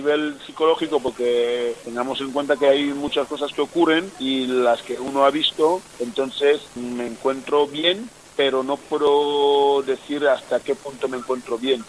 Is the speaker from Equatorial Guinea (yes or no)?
yes; Equatorial Guinea; Y claro, yo soy guineano y tenía que hacer mi documentación guineana.